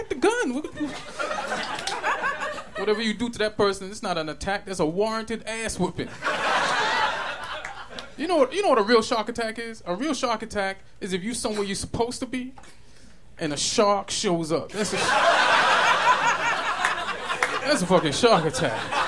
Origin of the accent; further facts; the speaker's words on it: New York, United States; also born or lived in Jamaica; I'm from New York and shit, by way of Jamaica. I'm living out here in California.